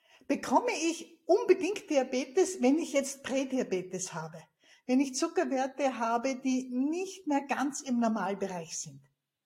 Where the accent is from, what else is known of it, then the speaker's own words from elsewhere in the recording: Austria; Ich bin ja Österreicherin und ich liebe unsere Berge